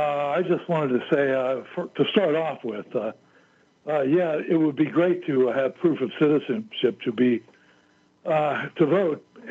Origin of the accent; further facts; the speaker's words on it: Ohio, United States; My brother-in-law is from Springfield, Ohio. I'm from Ohio.